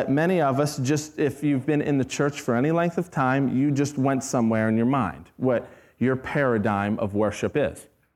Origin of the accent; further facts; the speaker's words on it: Glen Burnie, Maryland, United States; I grew up in Glen Burnie, right?